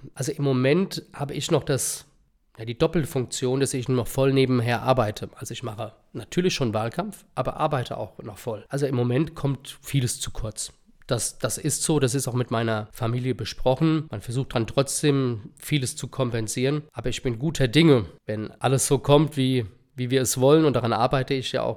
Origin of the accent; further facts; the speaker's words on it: Hesse, Germany; man lebt sehr gut bei uns im Rheingau-Taunus-Kreis, im Untertaunus und die gleichzeitige Nähe in die Metropolregion Frankfurt-Rhein-Main, das macht für mich meine Heimat einfach nur fantastisch.